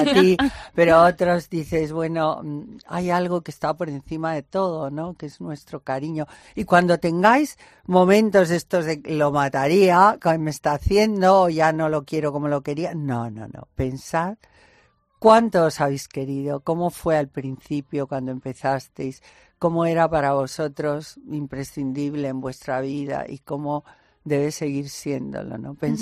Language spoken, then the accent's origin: Spanish; Spain; Y que estoy muy contenta como española, que gane lo que sea.